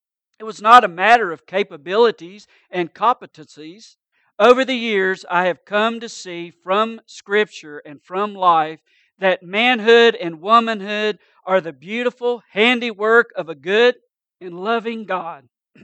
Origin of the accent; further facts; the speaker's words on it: Greenville, South Carolina, United States; When I was a boy growing up in Greenville, South Carolina, my father was away from home more than half of every year, preaching across the country.